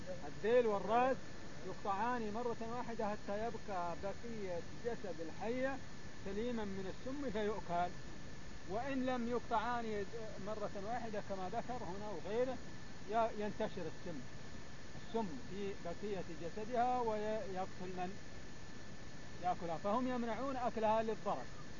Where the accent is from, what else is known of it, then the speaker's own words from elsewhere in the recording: Al-Ahsa, Eastern Province, Saudi Arabia; يسمونه عندنا في الأحساء واوي